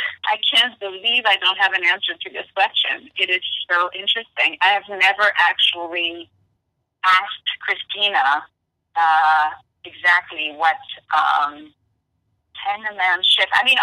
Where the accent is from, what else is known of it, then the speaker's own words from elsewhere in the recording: France; English is a second language; now in New York, United States; Yes. Mm-hmm. I've been here since 95. I came here from Europe, from France.